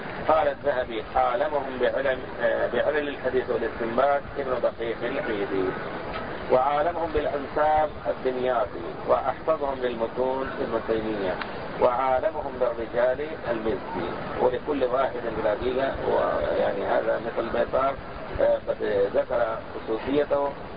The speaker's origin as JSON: {"language": "Arabic", "town": "Damascus", "region": "Damascus Governorate", "country": "Syria", "said": "وأنا دمشقي، حماه الله تعالى وصانها"}